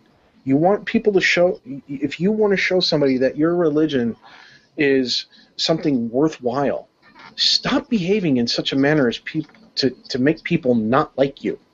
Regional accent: New York, United States; when I was growing up in New York, where I lived, it was pretty much the same group of people constantly coming around

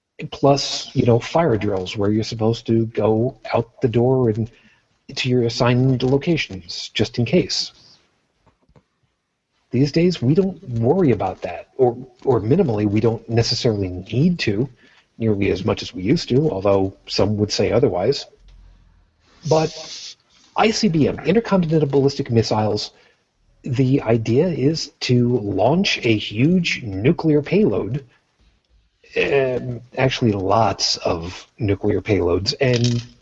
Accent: Long Island, New York, United States; growing up on Long Island, to getting ready to go to college all the way across the state

